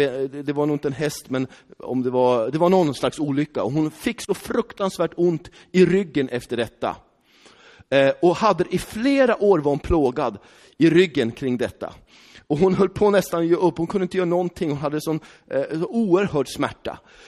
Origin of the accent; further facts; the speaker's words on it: Västerås, Västmanland County, Sweden; Då tänkte inte jag så här, jag kommer från Västerås.